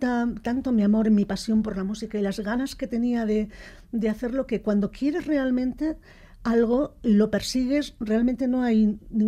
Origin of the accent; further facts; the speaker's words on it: Bilbao, Basque Country, Spain; Yo soy de Bilbao, del mismo Bilbao, del centro de Atxuri, sí. De toda la vida.